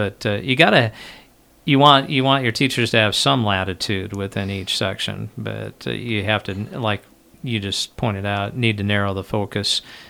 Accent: Lincoln, Nebraska, United States; Yeah, I grew up in Lincoln, so I know that, especially that side of town, pretty well.

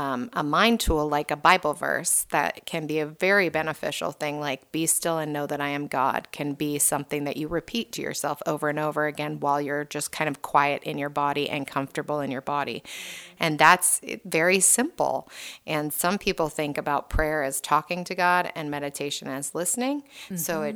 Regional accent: Hawaii, United States; moved away; I'm actually born and raised in Hawaii. So when I moved here, it was traumatic

